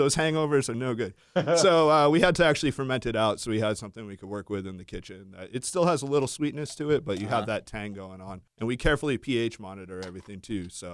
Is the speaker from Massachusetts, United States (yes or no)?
yes; Dennisport, Massachusetts, United States; Oh, yeah. I grew up in Dennisport.